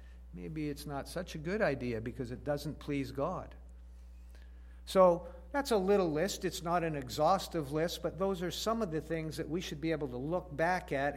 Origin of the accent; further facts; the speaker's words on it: Canada; You probably know that Canadians have the reputation of enjoying talking to people about a lot of things except for politics and religion. Because after all, we Canadians don't want to offend anybody